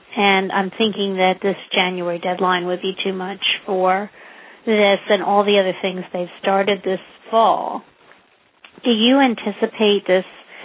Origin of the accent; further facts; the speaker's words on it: Lancaster, Pennsylvania, United States; I am from Lancaster, Pennsylvania